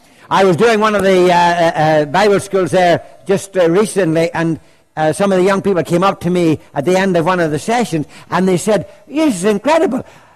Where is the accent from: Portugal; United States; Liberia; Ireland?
Ireland; the wonderful thing about being Irish is you get to saying things three times.